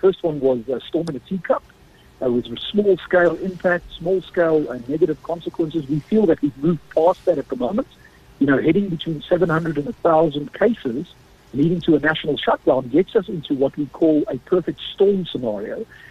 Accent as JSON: {"language": "English", "country": "South Africa", "said": "How effective do we, as a South African society, prevent the spread of that virus?"}